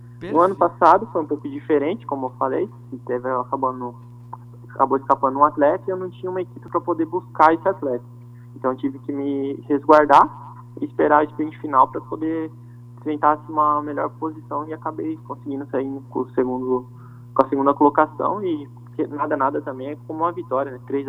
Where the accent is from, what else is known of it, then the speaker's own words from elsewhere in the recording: Americana, São Paulo, Brazil; Eu não sou nascido na cidade de Piracicaba, sou de Americana